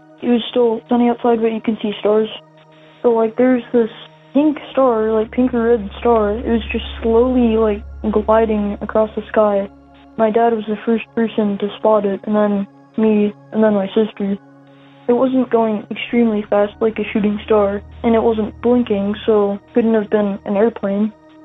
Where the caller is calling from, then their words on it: Manhattan, Kansas, United States; I'm calling you from Manhattan, Kansas.